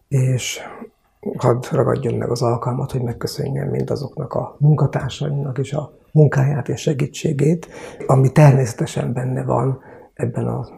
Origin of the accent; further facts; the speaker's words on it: Sárospatak, Borsod-Abaúj-Zemplén, Hungary; also born or lived in Sátoraljaújhely; Ugye Sárospatakon laktam már 8 éves koromtól, de újhelyi születésű vagyok